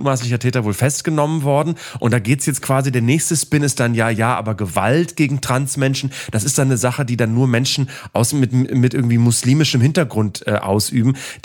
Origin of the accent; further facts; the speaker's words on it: Bremen, Germany; gerade vorgestern in Bremen, meiner Heimatstadt